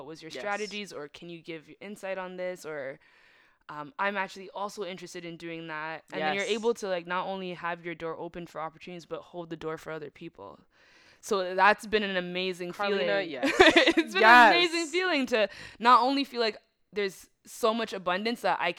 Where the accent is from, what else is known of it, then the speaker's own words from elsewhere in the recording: Mississauga, Ontario, Canada; I am from Mississauga, so while I work in Toronto, I am a Peel region chick